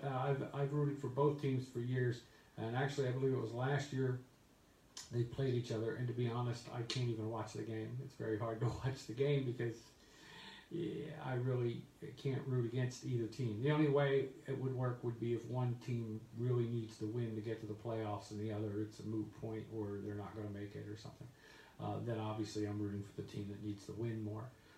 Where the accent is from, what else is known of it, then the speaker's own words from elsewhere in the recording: New Jersey, United States; I grew up in South Jersey and watched the Eagles.